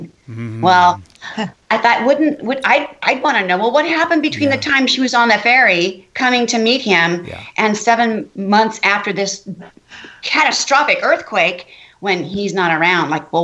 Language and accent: English; California, United States; Well, I live in California. It's my home state, and this is not my first book